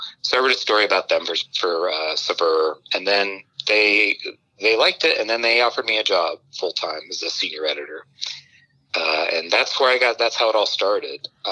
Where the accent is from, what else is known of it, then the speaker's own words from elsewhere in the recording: Cincinnati, Ohio, United States; now in New York, United States; growing up in Cincinnati, missing simple foods. As you know, now I'm working at this, you know, I'm a food writer in New York